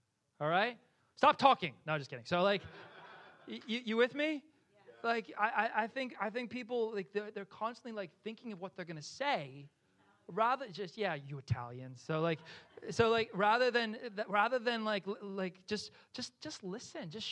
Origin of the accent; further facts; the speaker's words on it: New Jersey, United States; because I'm from New Jersey as well. I know what this is like, Peter.